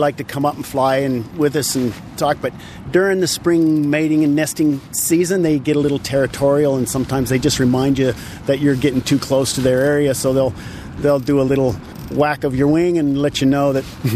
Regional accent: Arizona, United States; moved away as an adult; Okay, well, I came from Arizona in the States. I came over here for hang gliding competitions in the summer.

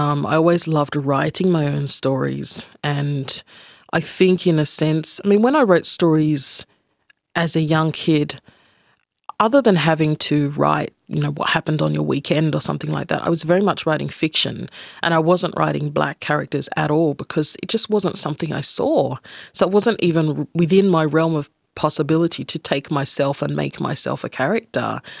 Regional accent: Australia; which growing up in Australia before the internet age, there weren't many of them.

